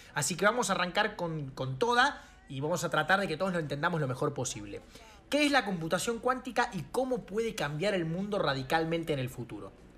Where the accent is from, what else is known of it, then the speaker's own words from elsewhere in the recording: Argentina; no estoy en el país porque estoy en este momento en el Río de Janeiro, en Brasil. Soy un argentino hablando portuñol